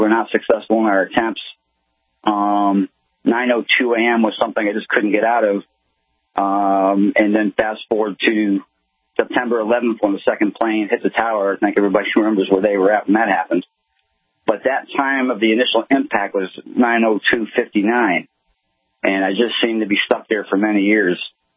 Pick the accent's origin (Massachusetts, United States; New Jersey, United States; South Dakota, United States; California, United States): Massachusetts, United States; I'm from Massachusetts, so it's near and dear on Patriots Day